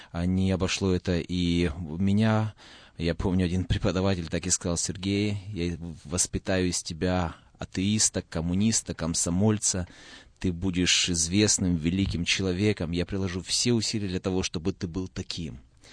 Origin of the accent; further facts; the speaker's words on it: Berdyansk, Zaporizhzhia Oblast, Ukraine; moved away as an adult; Сам я родом из Украины. Есть там в Запорожской области на берегу Азовского моря такой городок Бердянск. Там я родился. В принципе, там прошло мое детство, и первые 18 лет я прожил именно там.